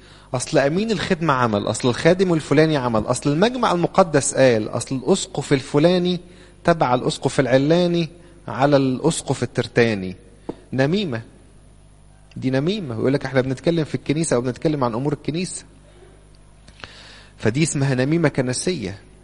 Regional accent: Egypt; إحنا عندنا في مصر عموما والسيدات خصوصا عموما يعني يحبوا قوي الكلام

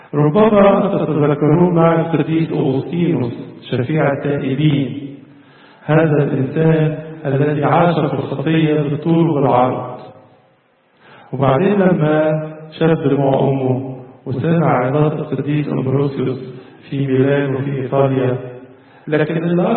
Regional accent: Egypt; والتاريخ ده والحضارة دي سبب فخر لنا جميعا كمصريين.

